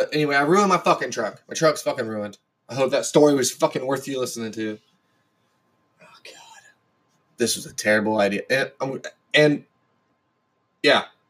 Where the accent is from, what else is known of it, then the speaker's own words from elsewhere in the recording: Kansas, United States; I'm from Kansas. There's fucking nothing going on